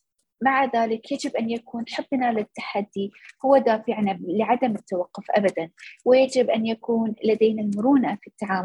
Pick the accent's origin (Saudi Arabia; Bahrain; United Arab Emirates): United Arab Emirates; Khor Fakkan, Sharjah; أنا نشأت في مدينة خوفكان، وهي مدينة ساحلية تابعة لإمارة الشارقة في دولة الإمارات العربية المتحدة. ورغم أني نشأت في مدينة صغيرة